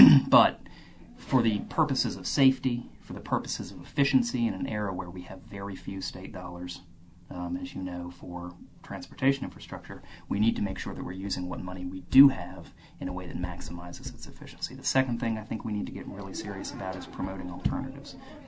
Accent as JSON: {"language": "English", "town": "Stone Mountain", "region": "Georgia", "country": "United States", "said": "I'm originally not from here. I'm originally from Stone Mountain, Georgia, which is sort of the poster child for unchecked, unplanned-for sprawl."}